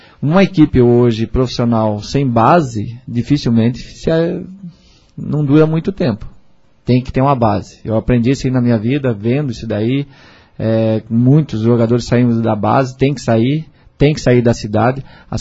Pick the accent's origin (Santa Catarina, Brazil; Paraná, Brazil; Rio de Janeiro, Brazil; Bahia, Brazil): Paraná, Brazil; Cascavel; lá em Cascavel, eu sou de Cascavel mesmo